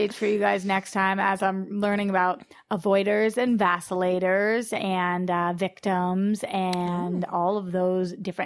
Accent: Boston, Massachusetts, United States; now in Los Angeles, United States; I never used to be like this when I came from Boston, but now that I've been out in LA, I so am.

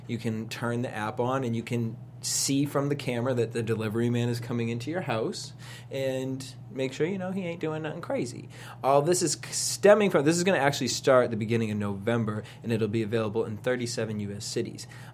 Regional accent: East Coast, United States; Bitch, I am from the East Coast. I ain't never heard of an Eastern king-size bed.

